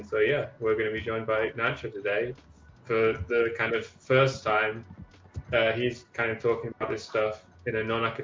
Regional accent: United Kingdom; The good thing about eating British food while being British and having lived in Britain your whole life, you don't know what you're missing.

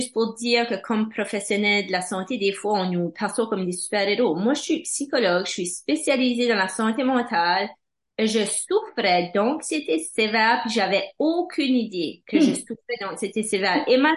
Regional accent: Canada; Et puis, là, je parle français, anglais, tout de même, je suis acadienne.

